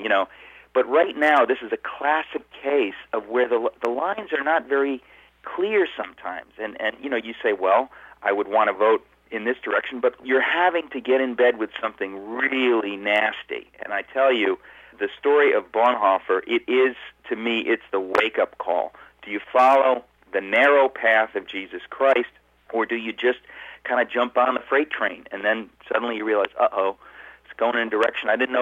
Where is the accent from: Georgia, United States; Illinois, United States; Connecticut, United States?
Connecticut, United States; And a perfect example, my home state of Connecticut.